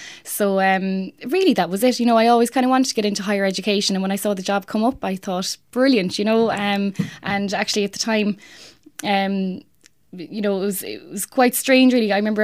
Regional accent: Cratloe, Munster, Ireland; I grew up in Cratloe, County Clare, and when I was in my teens moved into Clareview, so that was great. I went to secondary school down the road there in Laurel Hill, Colosta.

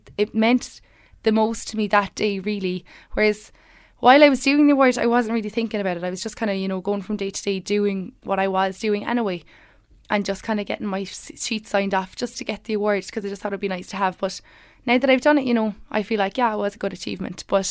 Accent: Limerick, Munster, Ireland; I'm a third year BA in Mary I and I'm from Limerick. Originally I actually started off college in Cork

